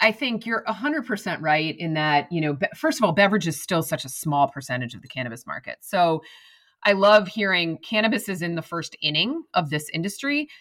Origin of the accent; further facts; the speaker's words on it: New York, United States; I know you're a New Yorker. I'm a New Yorker. I'm an East Coaster at heart.